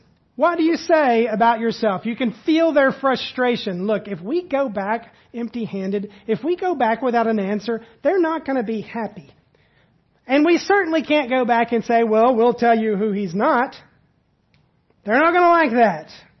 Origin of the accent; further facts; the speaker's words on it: Tennessee, United States; I'm from East Tennessee. When I hear wilderness, I think woods.